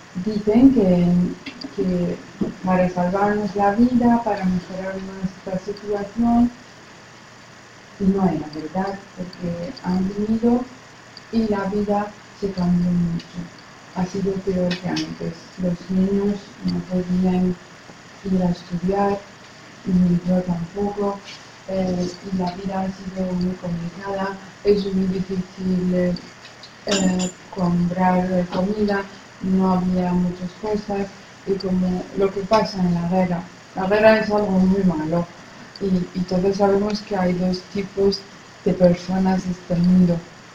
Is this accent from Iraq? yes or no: yes; Iraq; Spanish is a second language; Somos de Irak. ¿Alguien sabe dónde está Irak?